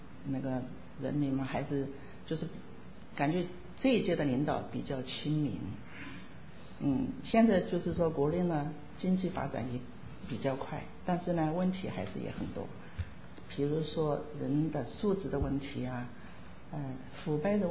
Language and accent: Chinese; China; 当然我作为一个中国人，我还是爱我的祖国